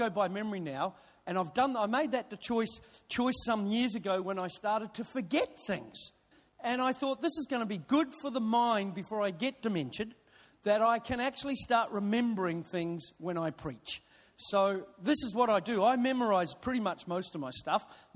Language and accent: English; New Zealand; moved away as an adult; now in Melbourne, Australia; I'm a New Zealander, but I've had healing of the memories. And then moved to Australia in my early 20s.